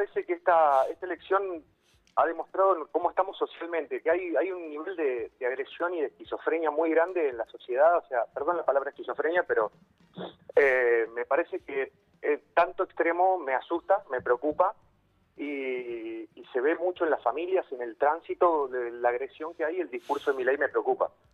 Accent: Córdoba, Argentina; Yo soy de Córdoba. Eso no lo he hecho ni lo he visto.

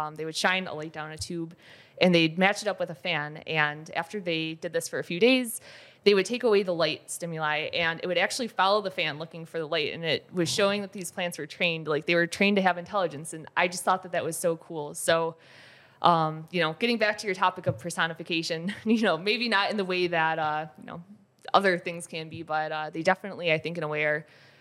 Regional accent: Buffalo, New York, United States; I'm from Buffalo, New York, it's like typically overcast and it's really cloudy.

